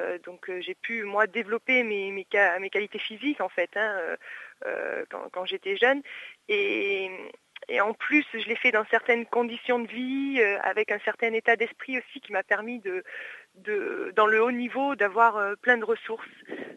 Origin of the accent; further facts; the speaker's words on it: Occitanie, France; born there; je suis née là-bas, j'ai une bonne partie de ma famille en Lozère, je suis partie assez jeune finalement, à 16 ans, pour faire un sport-études à Clermont-Ferrand.